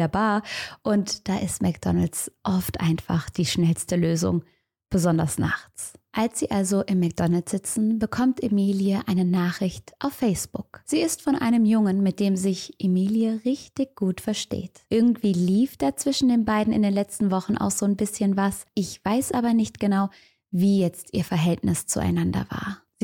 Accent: Cologne, North Rhine-Westphalia, Germany; Und selbst ich als Kölnerin kenn's

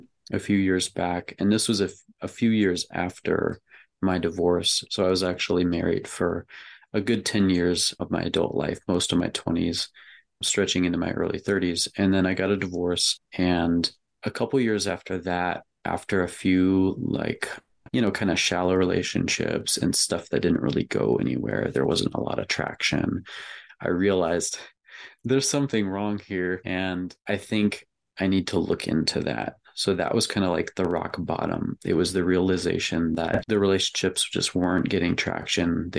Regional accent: Midwest, United States; I grew up in the Midwest. I'm in my late 30s now, and I spent a lot of time moving around the Midwest.

